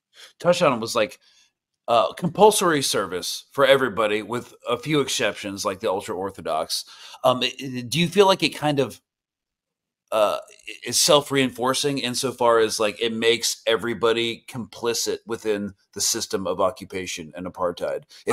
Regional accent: Texas, United States; growing up in Texas, the whole like shit talking the government and stuff, it's not true for all Americans.

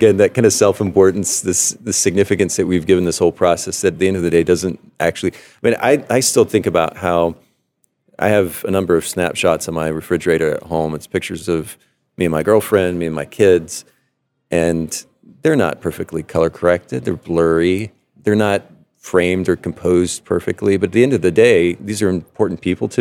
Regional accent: Japan; I grew up in Japan, and the Japanese word is Bokeh.

